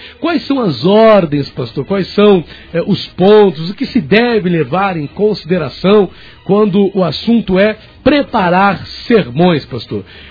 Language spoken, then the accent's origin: Portuguese; Duque de Caxias, Rio de Janeiro, Brazil; Eu gosto de Caxias, eu sou de Duque de Caxias